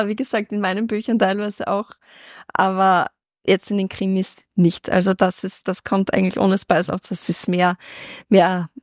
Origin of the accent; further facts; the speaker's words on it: Austria; nein, bei uns in Österreich bestellt niemand eine Schorle.